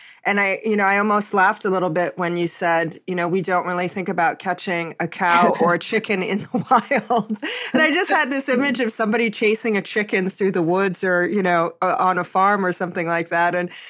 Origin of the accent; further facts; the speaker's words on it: Hawaii, United States; When we talk about the ocean, I'm from Hawaii. I was born and raised there, spent a lot of time in the ocean, on the ocean.